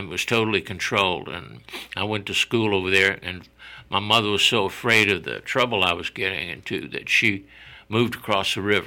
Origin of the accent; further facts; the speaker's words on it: Richmond, Virginia, United States; I grew up in South Richmond.